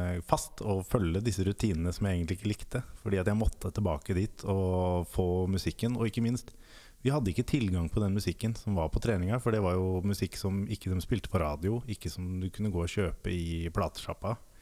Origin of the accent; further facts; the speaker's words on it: Oslo, Norway; fordi vi var fra Årvoll og rundt der, alle sammen.